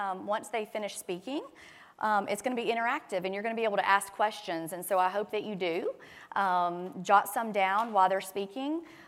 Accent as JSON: {"language": "English", "region": "the South", "country": "United States", "accent": "southern", "said": "And with my southern accent, I hope that didn't sound like the other word."}